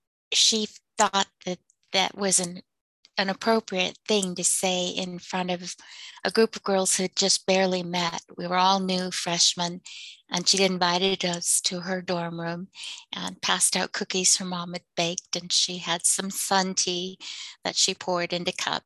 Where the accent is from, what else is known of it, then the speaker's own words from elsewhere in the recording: United States; well, I don't think then I should be here either then, because I'm Native American.